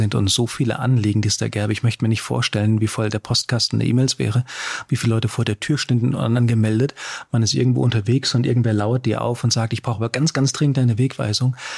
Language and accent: German; Germany; Zivildienst in Deutschland, wo ich herkomme